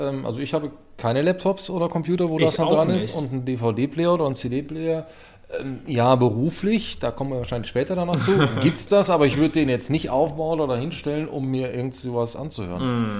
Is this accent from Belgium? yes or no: yes; Wallonia, Belgium; Also ich bin ja aus Belgien und da war, also grenznäher muss man dazu sagen, also bei Köln, Aachen-Köln.